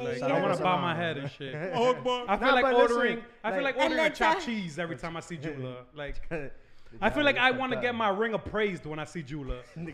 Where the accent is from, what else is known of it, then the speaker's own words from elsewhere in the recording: Baní, Peravia, Dominican Republic; Yo soy de Baní.